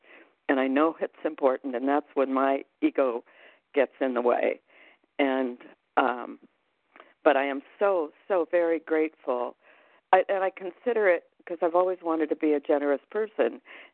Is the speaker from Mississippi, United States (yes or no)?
no; Arizona, United States; I am from Arizona, and I'm a very grateful compulsive overeater.